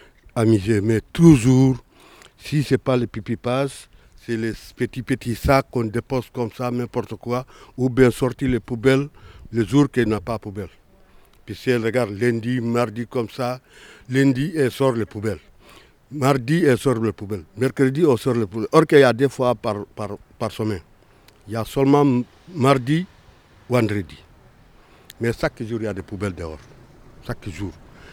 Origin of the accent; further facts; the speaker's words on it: Grand Est, France; Bah, pas plus que ça, je viens des Ardennes.